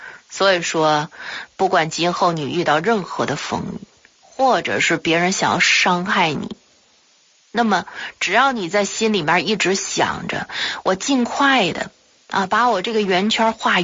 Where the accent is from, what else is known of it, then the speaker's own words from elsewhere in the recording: Tsetang, Tibet, China; 我就是在敬老院里长大的孤儿， 关于我的身世，在整个的西藏山南的泽当镇，那几乎是家喻户晓了啊！